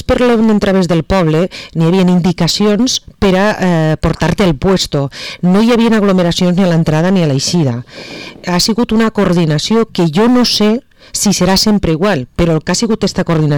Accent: Vila-real, Valencian Community, Spain; born there; Jo soc una persona que ha nascut al poble, és quan dic... Me sento orgullosa del meu poble

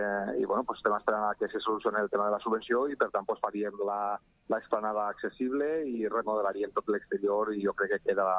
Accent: Betxí, Valencian Community, Spain; especialment per als que som de Betxí

